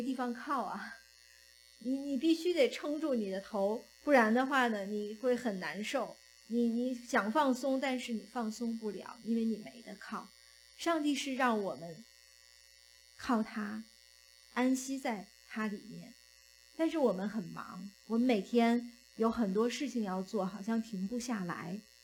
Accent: China; 我在这边碰到一个西人，他知道我是中国人

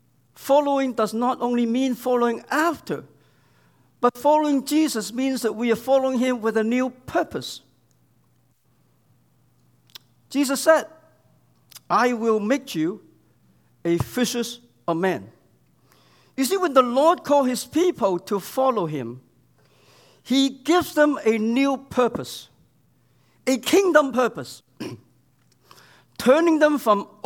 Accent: Toronto, Ontario, Canada; That reminds me, I'm from Toronto.

